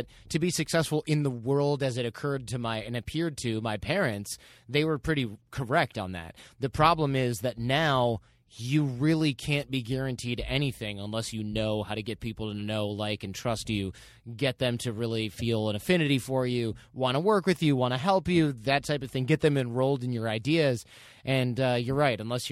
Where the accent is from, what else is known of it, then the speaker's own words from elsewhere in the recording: Michigan, United States; And I grew up in Michigan with a dad who worked at a Ford plant and a mom who was a public school teacher.